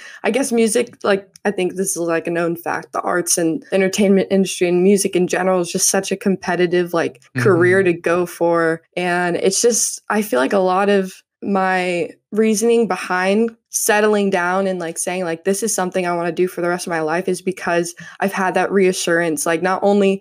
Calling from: Ventura, California, United States; I'm calling from Ventura, California. It's just kind of coastal area, kind of harbor town, right? Basically north of Los Angeles and south of Santa Barbara.

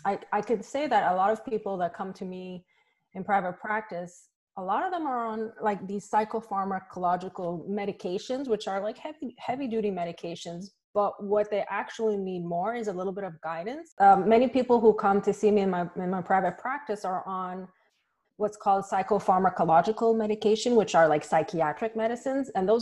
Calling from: Massachusetts, United States; Today I'm in Massachusetts, kind of in the middle of Massachusetts, about 40 minutes west of Boston.

